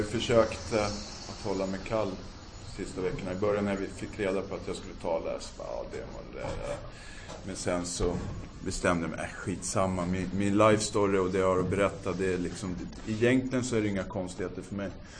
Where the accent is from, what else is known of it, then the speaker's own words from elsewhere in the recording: Stockholm, Stockholm County, Sweden; born there; Jag föddes här i Stockholm, Södersjukhuset, 1975, 32 år sedan. Jag är uppväxt hos en mamma.